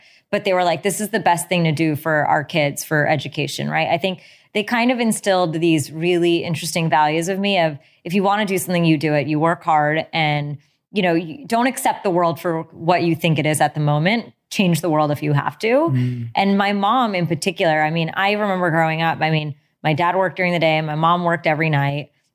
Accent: United States; Yeah. So my parents immigrated here in the 70s. And I grew up in a town that actually didn't have many Indian people. So I was one of two Indian people in my entire grade, so of 300 people.

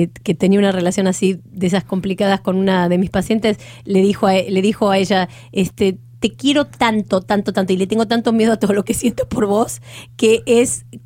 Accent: Argentina; moved away as an adult; now in Miami, United States; Cuando yo me vine de la Argentina a Miami, yo no hablaba inglés y no era psicóloga acá en este país. Porque no me lo reconocían, lo que había hecho en la Argentina.

